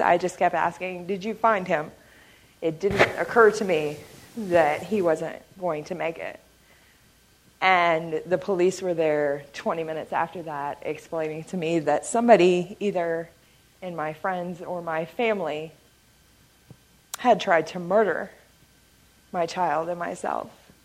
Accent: Indiana, United States; now in Chicago, United States; the differences I've made in Chicago, I want to take back to my home state. So I am working on raising the funds so that I can go work at the Wrongful Conviction Clinic in Indianapolis.

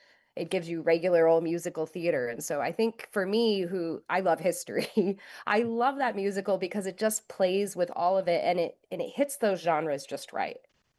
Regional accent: Coeur d'Alene, Idaho, United States; I did at my hometown of Coeur d'Alene, Idaho, North Idaho College, had a theater program and a summer series.

